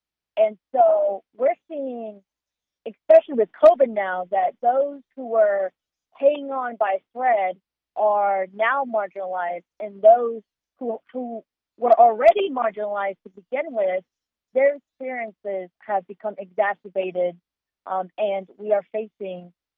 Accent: Manhattan, Kansas, United States; So I was raised in Manhattan, Kansas. I went to the Catholic school here, and then went to Manhattan High School.

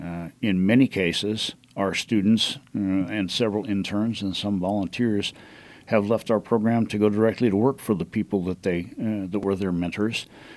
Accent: Denver, Colorado, United States; I'm an inner city kid. I grew up in Denver and joined the Army when I was 17 and didn't retire until I was 54.

